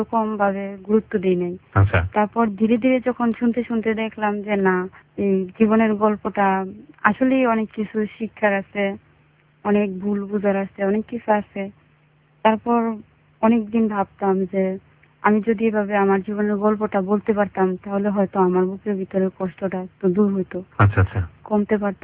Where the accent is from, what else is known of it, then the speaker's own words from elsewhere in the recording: Narsingdi, Dhaka Division, Bangladesh; আমি এসেছি নরসিংদী থেকে